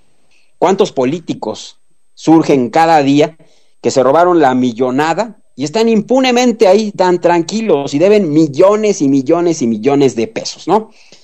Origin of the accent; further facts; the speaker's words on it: Mexico; Apreciaciones personales como un mexicano.